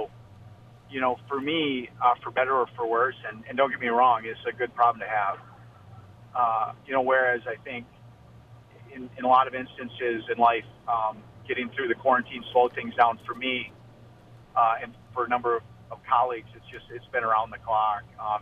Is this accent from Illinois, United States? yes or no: no; Albert Lea, Minnesota, United States; growing up in Albert Lea